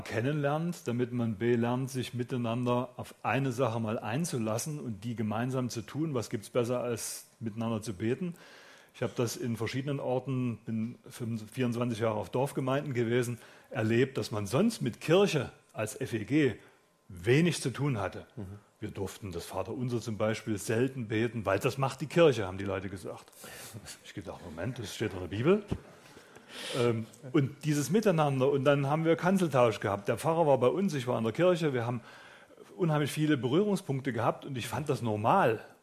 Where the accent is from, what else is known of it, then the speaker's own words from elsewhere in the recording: Dresden, Saxony, Germany; accent: Saxon; Also meine Wurzeln liegen in Dresden, das hört man sofort, als Sachse, es wird halt ein bisschen sächsisch.